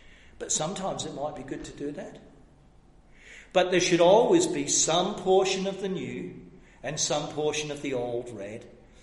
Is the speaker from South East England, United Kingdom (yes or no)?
yes; Deal, South East England, United Kingdom; I grew up in the Anglican church, and the Diocese of Canterbury, which of course is the heartland of worldwide Anglicanism, Canterbury Cathedral. We went to the church, St. George's Deal. You can still go there. It's just in the little town I grew up.